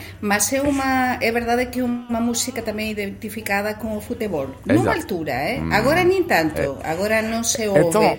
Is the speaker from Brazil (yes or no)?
no; Spain; Portuguese is a second language; Eu sou espanhola